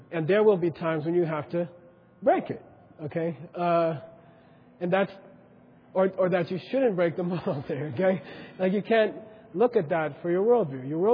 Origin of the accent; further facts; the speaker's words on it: Phoenix, Arizona, United States; In my, where I grew up in Phoenix, Arizona, it was called Running Numbers.